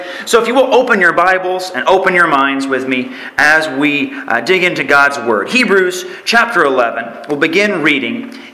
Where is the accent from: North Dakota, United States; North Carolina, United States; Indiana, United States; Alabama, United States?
Alabama, United States; And I'm originally from Alabama, and very much enjoy the southern cooking and southern hospitality that has been offered from each of you.